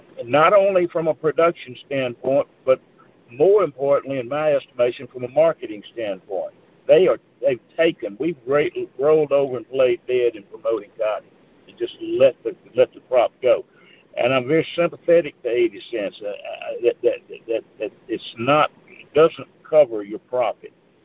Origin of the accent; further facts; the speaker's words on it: Mississippi, United States; The market could care less about my home state of Mississippi and in a county where I used to live, where my son was born, Washington County.